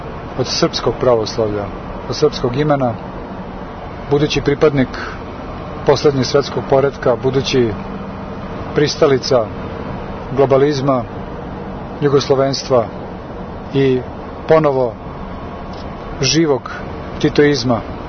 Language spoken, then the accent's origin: Serbian; Belgrade, Serbia; born there; ulazimo u Beograd, moj rodni grad, grad koji sam i voleo, a i možda jednom periodu mladosti je mrzeo